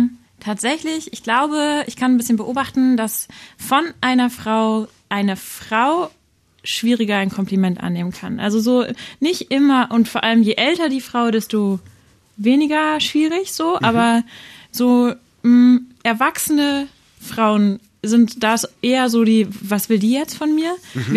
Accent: Berlin, Germany; also born or lived in Potsdam; Aber ich bin in Berlin und Potsdam aufgewachsen und in einer Stadt ist man eben den Menschen auf der Straße fremd.

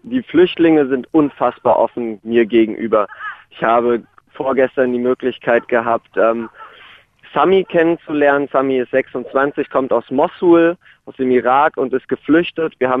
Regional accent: Germany; natürlich bin ich aus Deutschland.

